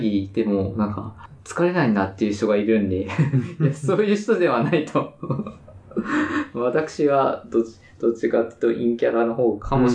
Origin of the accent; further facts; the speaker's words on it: Fukuoka, Japan; 地元の福岡